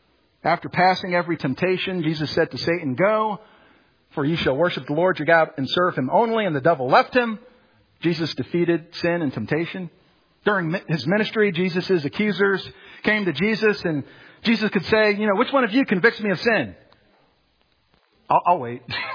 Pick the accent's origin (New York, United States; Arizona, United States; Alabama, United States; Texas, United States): New York, United States; born there; You know, I was born in New York.